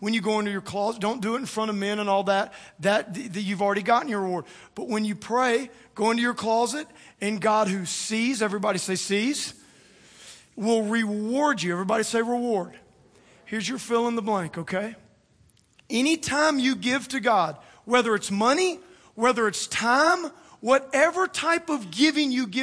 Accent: Louisiana, United States; I mean, I'm from South Louisiana. It was like Mardi Gras, but except with the beads, it was money.

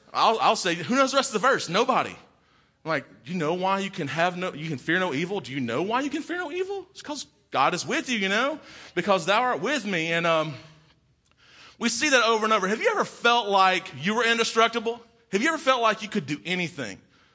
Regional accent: Mississippi, United States; I'm from Mississippi. We got a basketball and a football.

